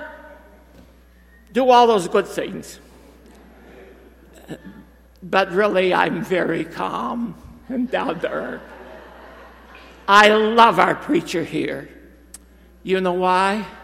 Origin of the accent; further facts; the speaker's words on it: Maine, United States; I was in my Sunday school class in Maine. I had a home in Maine. I was raised in Maine. I was a farm boy.